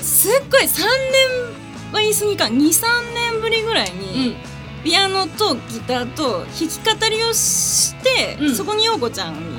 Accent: Aomori, Japan; もともとその自分の地元の青森に、うんうん、2017年の11月に歌いに行ったんですよ

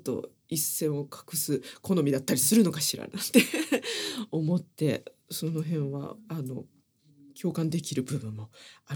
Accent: Kansai, Japan; 実は私たち関西人はイカ天見れなかったんです。

